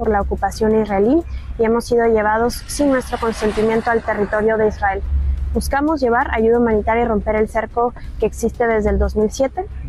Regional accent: Mexico; soy mexicana

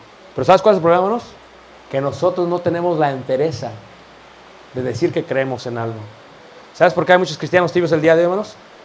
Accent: Mexico City, Mexico; Yo soy de Ciudad de México, originario.

